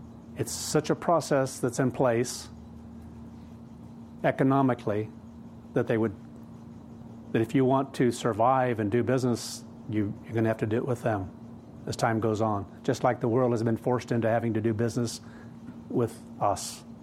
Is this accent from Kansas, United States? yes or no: yes; Kansas, United States; I think of growing up in Kansas and as a very young person out there building whatever it was for, if it was fencing for cattle or fencing for sheep